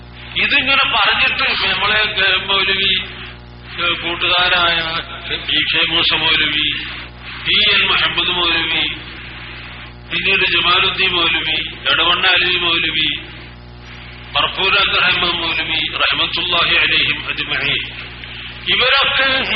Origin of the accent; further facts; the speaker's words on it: Kozhikode, Kerala, India; സഹോദരങ്ങളെ, ഞാൻ നിങ്ങൾക്കൊരു അന്യനല്ല. ഞാൻ കോഴിക്കോട്ടുകാരനാണ്.